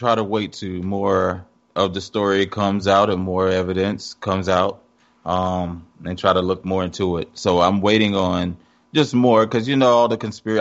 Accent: Jacksonville, Florida, United States; I grew up in an area called Washington Heights in Jacksonville, Florida.

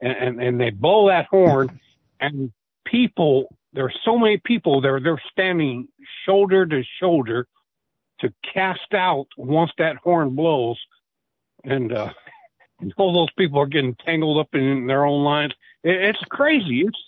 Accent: North Dakota, United States; because I was raised in North Dakota

